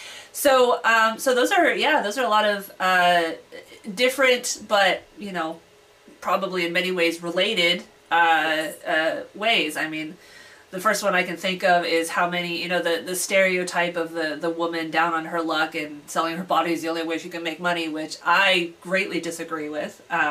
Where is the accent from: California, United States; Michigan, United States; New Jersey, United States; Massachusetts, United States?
California, United States; now in Portland, United States; I mean, for me, I'm from California